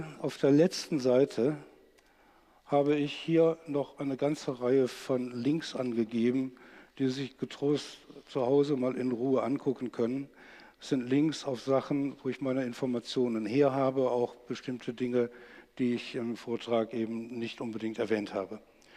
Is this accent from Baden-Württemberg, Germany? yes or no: no; Cologne, North Rhine-Westphalia, Germany; Ich komme aus Köln